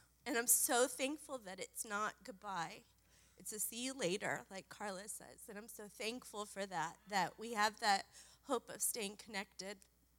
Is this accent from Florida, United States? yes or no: yes; Florida, United States; moved away; We grew up in Florida. We have deep roots. I've never moved before in my life until we moved to Kentucky.